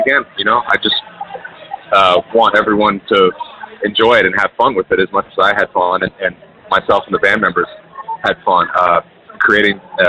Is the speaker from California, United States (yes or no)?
yes; California, United States; growing up in the Bay Area, there's so much music that I was exposed to at a young age and playing in my household growing up